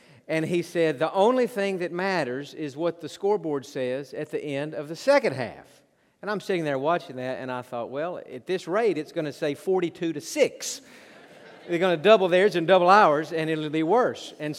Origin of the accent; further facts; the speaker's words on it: Knoxville, Tennessee, United States; And the reason for that is I grew up in the Knoxville area. And when I was a little kid, I grew up on Saturdays going to Neyland Stadium, watching those Tennessee Volunteers.